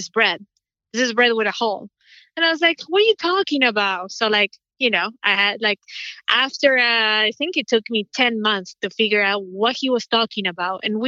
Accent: Argentina; English is a second language; I'm from Argentina and I know the flavors that I like.

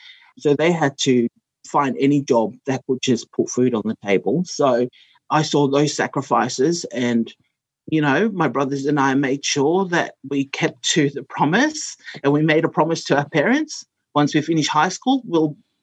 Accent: Goodna, Queensland, Australia; we grew up in Goodna. Like, I'm not sure most people know that when we migrated to Brisbane, we grew up in a commission home in Goodna. So we lived there for like over 13 years

